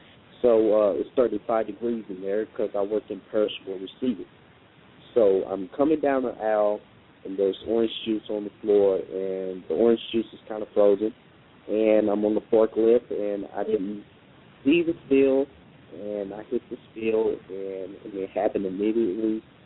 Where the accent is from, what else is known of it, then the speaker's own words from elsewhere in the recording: Lufkin, Texas, United States; I'm from Lufkin, Texas. It's a very small town in Texas.